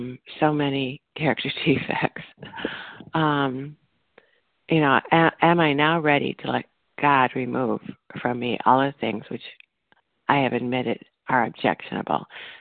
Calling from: Illinois, United States; recovered compulsive overeater from Illinois.

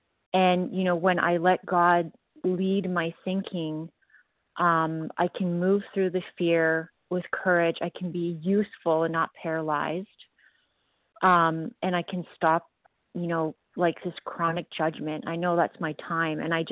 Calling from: Ontario, Canada; recovered compulsive overeater in Ontario, Canada.

